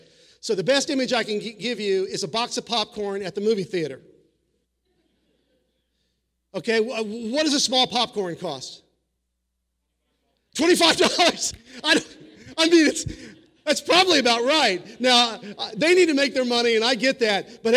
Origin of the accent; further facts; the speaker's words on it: Missouri, United States; I grew up in Missouri. My family was German on one side and Irish on the other.